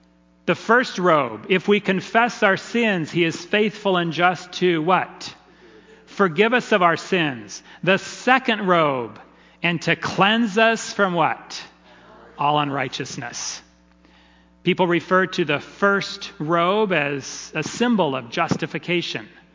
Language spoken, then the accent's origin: English; Tennessee, United States; moved away as an adult; I come from Tennessee. I moved, after graduating from nursing school, I moved to Orlando, Florida, found the cheapest apartment, Ghettoville.